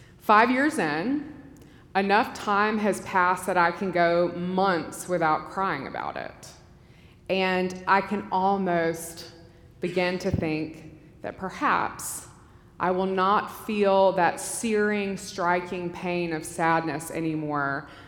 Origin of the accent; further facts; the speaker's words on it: New Orleans, Louisiana, United States; we drove down to Jackson to see my brother and his family in New Orleans. And it's my hometown. And I made the mistake of allowing myself to glance down the highway that led to my parents' house.